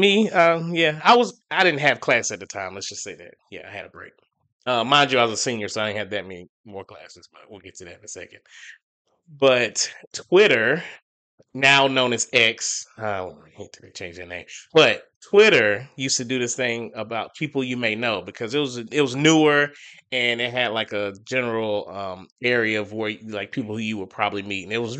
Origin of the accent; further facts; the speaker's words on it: Rock Hill, South Carolina, United States; I'm originally from Rock Hill, South Carolina. I've been in South Carolina all my life, and I love it.